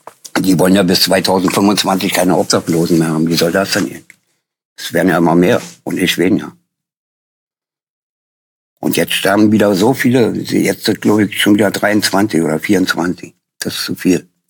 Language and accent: German; Berlin, Germany; moved away as an adult; now in Hamburg, Germany; Ich bin ja Berliner, richtig?